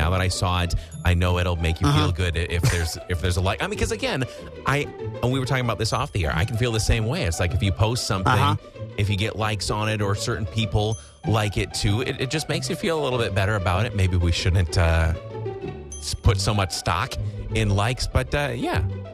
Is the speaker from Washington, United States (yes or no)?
no; Wisconsin, United States; I'm going to go with pecan because I'm from Wisconsin.